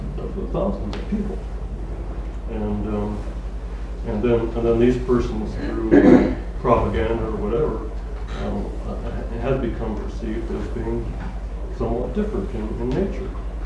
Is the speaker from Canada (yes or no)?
yes; Canada; now in United States; Well, I'm not a citizen of the United States, I'm a Canadian